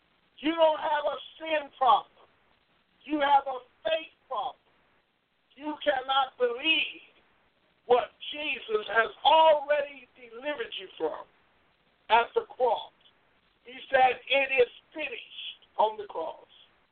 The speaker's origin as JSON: {"language": "English", "town": "Vancouver", "region": "Washington", "country": "United States", "said": "And I'm here from Vancouver, Washington."}